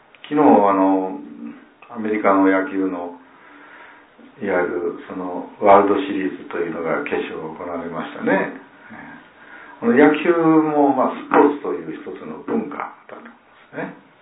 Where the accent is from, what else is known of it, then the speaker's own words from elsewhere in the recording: Okayama, Japan; 岡山、私たちと同じ岡山県の出身なんですね